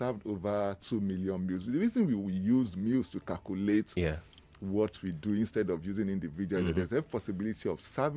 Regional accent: Lagos, Nigeria; We grew up in Lagos Island together.

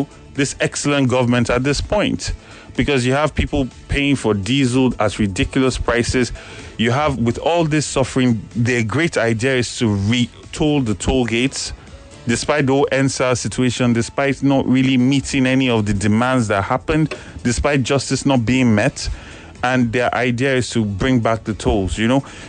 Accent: Lagos, Nigeria; I'm passionate about Lagos. I'm a Lagosian. I'm an Indian of Lagos.

